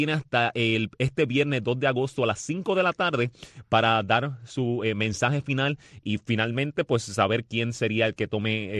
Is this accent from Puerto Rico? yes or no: yes; Puerto Rico; pero nosotros como puertorriqueños, tener un gobierno